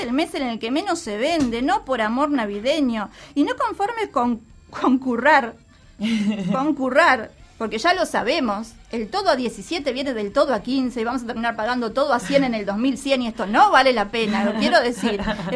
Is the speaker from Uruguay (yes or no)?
yes; Uruguay; Soy uruguayo